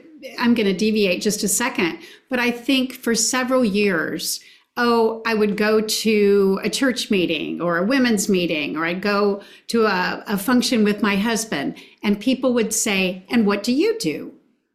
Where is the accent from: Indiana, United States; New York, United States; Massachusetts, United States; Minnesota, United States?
Indiana, United States; Indianapolis; also born or lived in California / Texas; now in Nashville, United States; I grew up in Indianapolis, Indiana, got married. My husband and I have lived in several different places, California, Texas, and now Nashville.